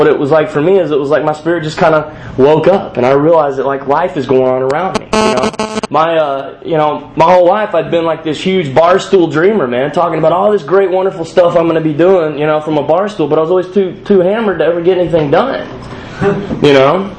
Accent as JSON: {"language": "English", "region": "Texas", "country": "United States", "tie": "born or raised there", "said": "You know, because I grew up in Texas, you know, and, you know, I had a Jeep."}